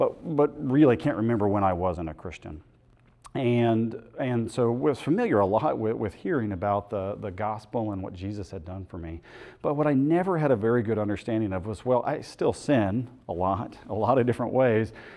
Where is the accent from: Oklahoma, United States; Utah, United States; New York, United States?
Oklahoma, United States; And then I went to college, so went away. I'm from Oklahoma originally. Went away to Bob Jones University in South Carolina